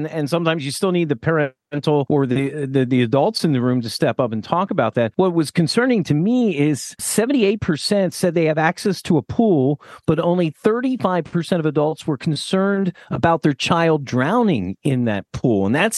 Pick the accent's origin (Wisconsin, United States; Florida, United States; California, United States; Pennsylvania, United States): Pennsylvania, United States; Millersville; I grew up in Millersville, Pennsylvania, and we had a community pool that was kind of funded by the Lions Club.